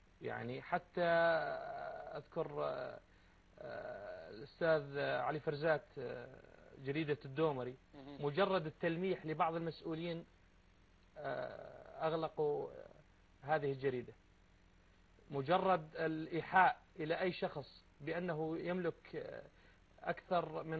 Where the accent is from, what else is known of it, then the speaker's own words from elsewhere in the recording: Syria; وأرفع راسي كسوري قدام الناس